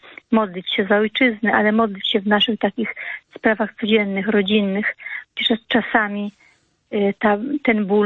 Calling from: Italy; dzwonię z Włoch.

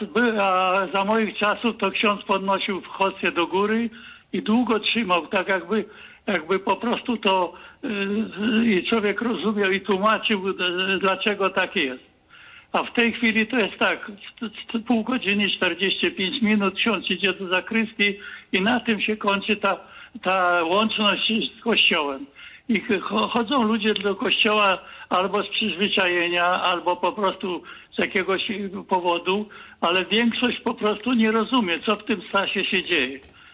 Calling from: Szczecin, West Pomeranian Voivodeship, Poland; ja z Szczecina dzwonię

